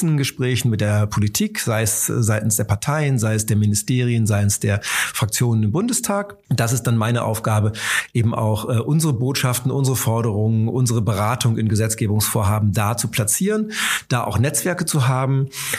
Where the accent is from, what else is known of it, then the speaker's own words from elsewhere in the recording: Lower Saxony, Germany; also born or lived in Bavaria; nach einer kurzen Zeit arbeitend in Bayern bin ich dann zurück nach Niedersachsen, wo ich herkomme